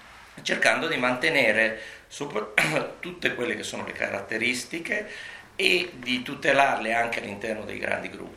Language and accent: Italian; Venice, Veneto, Italy; io sono uno strano caso di veneziano perché sono cresciuto a Venezia, non vivo a Venezia ma lavoro a Venezia